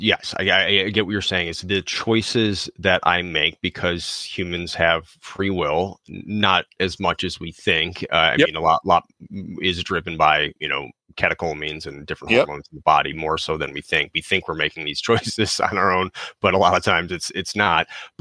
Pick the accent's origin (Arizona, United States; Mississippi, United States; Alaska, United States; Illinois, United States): Illinois, United States; Chicago; So I grew up in Chicago. I was used to Dunkin'. Well, there's no Dunkin' out by me here on the West Coast, or there's very few.